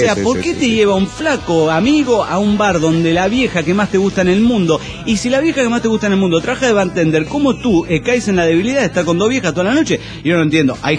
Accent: Cajamarca, Peru; now in Lima, Peru; de Cajamarca, en Lima.

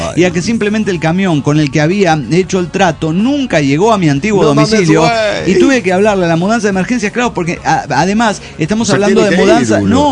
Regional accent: Cuautitlán Izcalli, State of Mexico, Mexico; moved away; vuelvo a Cautitlán Izcalli, de donde partí. Mi pueblo natal.

